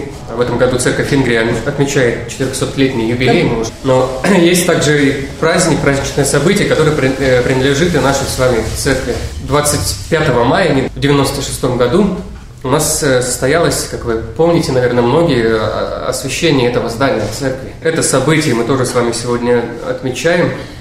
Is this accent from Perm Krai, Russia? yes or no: no; Republic of Karelia, Russia; я не совсем из этих мест, я из Карелии родом, поэтому только 4 года официально я здесь служу.